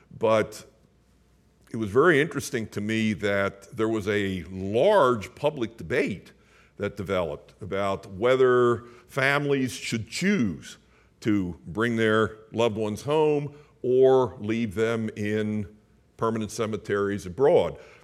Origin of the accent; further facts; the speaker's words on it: United States; But of course, also captivated as an American by the decisive role that we played in it.